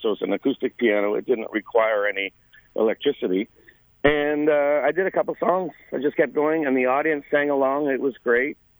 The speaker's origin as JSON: {"language": "English", "town": "Toronto", "region": "Ontario", "country": "Canada", "said": "Well, I'm from Toronto. I'm based in Toronto, in the GTA."}